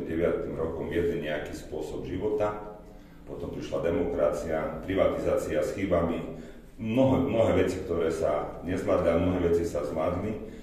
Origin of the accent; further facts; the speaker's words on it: Žilina, Žilina Region, Slovakia; keďže som Žilinčan